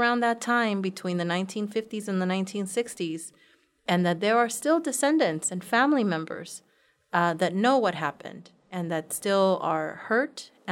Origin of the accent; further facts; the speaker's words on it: Los Angeles, California, United States; and I'm from Boyle Heights in East